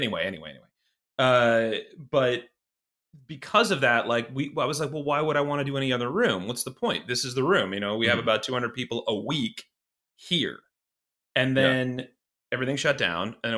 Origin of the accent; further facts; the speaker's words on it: Iowa, United States; I'm from Iowa originally. So like Iowa, Boston, L.A.